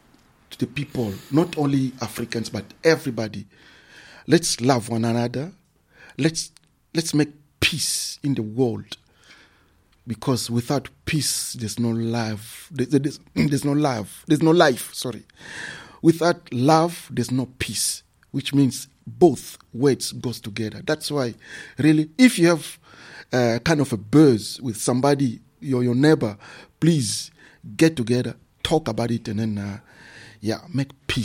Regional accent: DR Congo; You know, I'm a Congolese. I'm from Congo, DRC. You know, Democratic Republic of Congo.

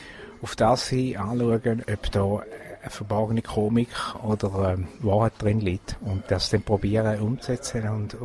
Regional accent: St. Gallen, Switzerland; born there; now in Basel, Switzerland; 60, gebürtig in St. Gallen, wohnhaft in Basel und seit bald 40 Jahren Kabarettist.

